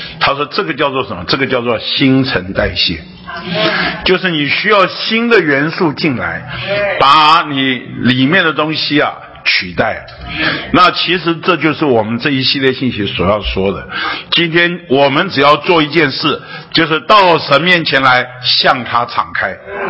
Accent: Taipei, Taiwan; 那我是在台北生长长大的，她是本省人，我父母亲是经过战乱了，从大陆对岸逃过来，逃难经过战乱

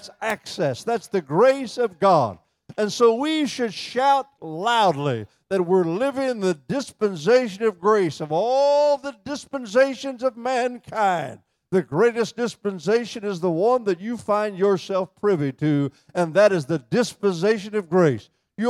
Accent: United States; born there; It was called, I was born an American.

